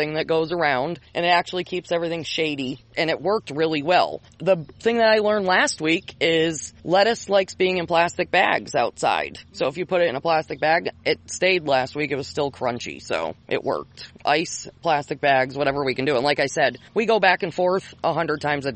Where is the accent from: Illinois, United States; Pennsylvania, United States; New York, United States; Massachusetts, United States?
Massachusetts, United States; Hadley; Well, I grew up in Hadley, on the other side of the river, in a farming family